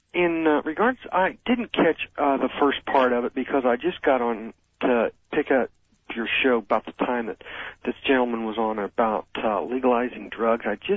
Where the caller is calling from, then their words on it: Colchester, Illinois, United States; I'm calling from Colchester, Illinois.